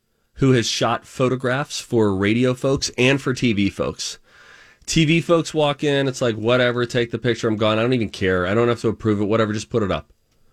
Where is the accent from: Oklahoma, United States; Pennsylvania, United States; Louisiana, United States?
Pennsylvania, United States; Pittsburgh; Philly? I'm from Pittsburgh.